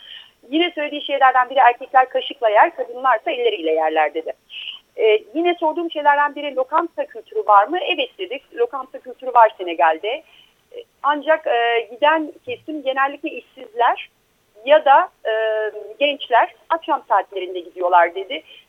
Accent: Istanbul, Turkey; Eyüplüyüm ben. İstanbul Eyüp semtliyim.

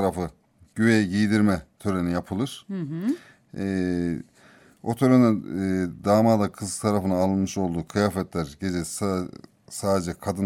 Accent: Nevşehir, Turkey; Bizim çocukluğumuz hep peribacaların içinde geçti.

